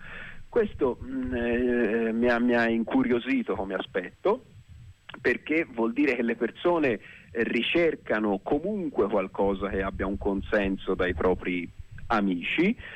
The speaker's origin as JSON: {"language": "Italian", "country": "United States", "said": "lo dico da americano che quindi vado controcorrente, perché qua le regole sono mal viste"}